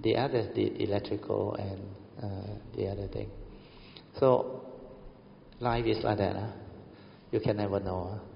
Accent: Kedah, Malaysia; English is a second language; So my problem was, when I was sent to an English school, where my hometown was a very, very rural and nobody speak English on there, all dialect on, then during the 60s. So I went to the English school, the best school in Kedah.

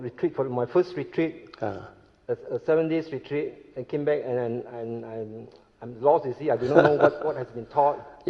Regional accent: Penang, Malaysia; I'm from Penang.

